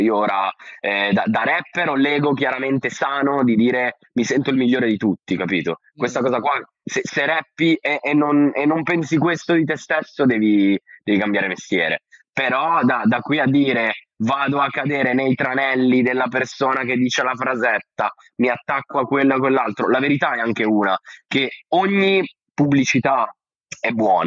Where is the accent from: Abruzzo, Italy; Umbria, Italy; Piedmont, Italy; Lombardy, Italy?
Piedmont, Italy; Novara; Malpensa poi sono di Novara, anche dietro casa